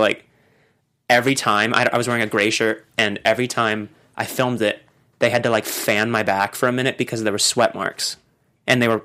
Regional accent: United States; my dad was white and they loved that I was from America and all like, you know, I was a, just not of, you know, not a Chinese guy

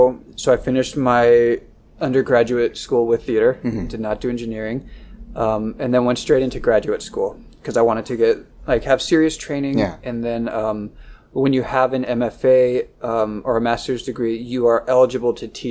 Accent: Riverside, United States; I had an internship at a really cool engineering firm in my hometown, Riverside, and it was going really well.

